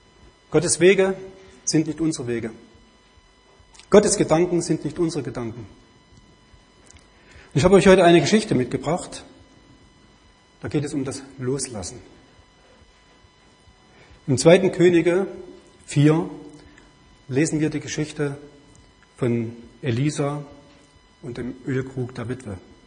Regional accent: Thuringia, Germany; born there; moved away as an adult; also born or lived in Vogtland; now in Rheinfelden, Germany; Wie ihr hört, komme ich nicht aus dieser Gegend. Ich wohne seit einem halben Jahr in Rheinfelden. Geboren bin ich in Thüringen und gelebt habe ich 30 Jahre im Vogtland.

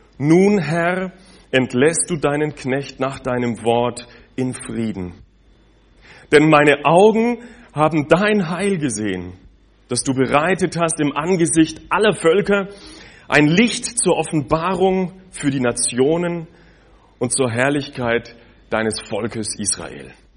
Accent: Munich, Bavaria, Germany; moved away as an adult; now in Basel, Switzerland; Mein Zuhause ist in Basel. Aufgewachsen bin ich allerdings in Deutschland, in Bayern, in München. Und wie das Leben so geht, ich habe dann meine Frau kennengelernt während dem Studium in Basel und dann bin ich dort hängen geblieben.

